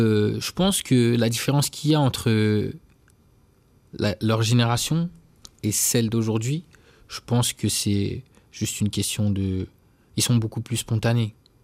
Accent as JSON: {"language": "French", "town": "Orly", "region": "Île-de-France", "country": "France", "tie": "born or raised there", "said": "et surtout le rap français de chez moi, parce que j'ai grandi à Orly."}